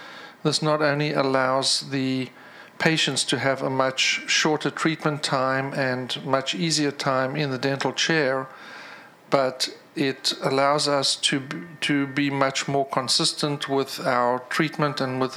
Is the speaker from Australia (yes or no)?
no; South Africa; I'm going to be in South Africa, which is my home country originally.